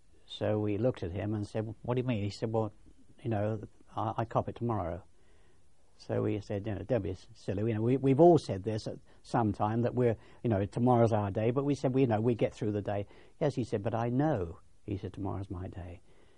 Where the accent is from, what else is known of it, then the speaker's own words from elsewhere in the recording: Leatherhead, South East England, United Kingdom; my hometown's Leatherhead, and Jack Barnes came from Epsom. This is how I came to get to know Jack.